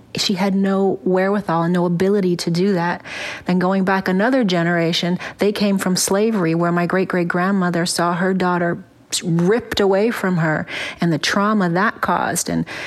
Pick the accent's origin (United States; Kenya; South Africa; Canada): United States; Cleveland, Ohio; Well, I grew up in sort of two different phases of life. My early childhood was in the inner city, very much like the world created in my movie Bruised.